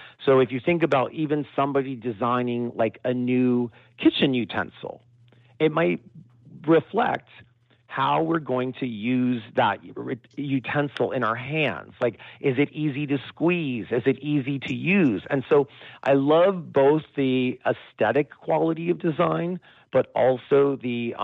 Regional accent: United States; born there; I'm American born and I have a unusual name

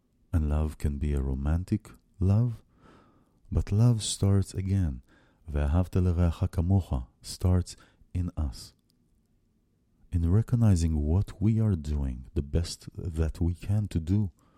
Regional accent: Israel; I have a very strong spiritual connection to my home country, to Israel, and I always will.

